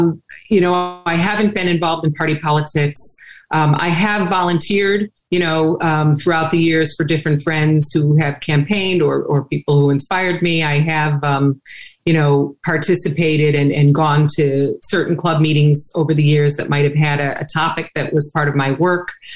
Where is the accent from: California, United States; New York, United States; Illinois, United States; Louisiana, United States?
Illinois, United States; Chicago; also born or lived in Washington, D.C.; now in Palm Beach County, United States; I've been in Palm Beach County since 2004. I grew up in Chicago. I was born in D.C.